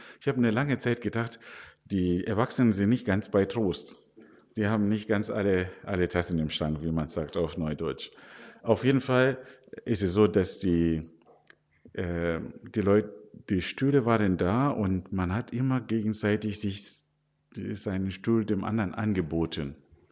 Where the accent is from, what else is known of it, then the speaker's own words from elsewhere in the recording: Zimbabwe; German is a second language; now in Germany; Ich komme ursprünglich aus Simbabwe.